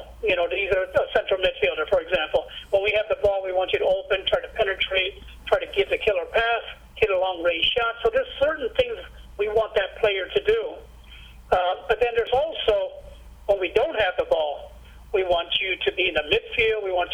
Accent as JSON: {"language": "English", "country": "Macau", "tie": "born or raised there", "lives_now": "United States", "said": "I was born and raised in Macau, China"}